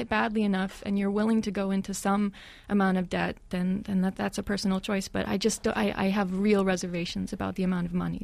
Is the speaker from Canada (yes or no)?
yes; Canada; now in United States; I am Canadian